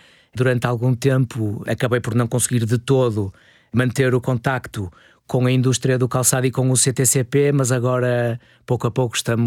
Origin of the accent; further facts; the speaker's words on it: Porto, Portugal; Eu sou do Porto, nascido e criado, e onde resido também atualmente. Tenho 37 anos